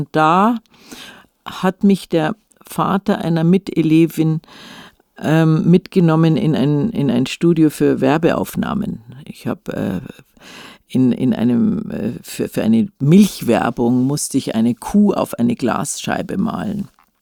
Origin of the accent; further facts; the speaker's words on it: Munich, Bavaria, Germany; In Laim. In München-Laim, das ist im Westen, also neben Nymphenburg, das die Leute mehr kennen. Da habe ich später dann viele zig Jahre gewohnt, aber in so einem normalen Familienviertel, in einem kleinen Reihenhaus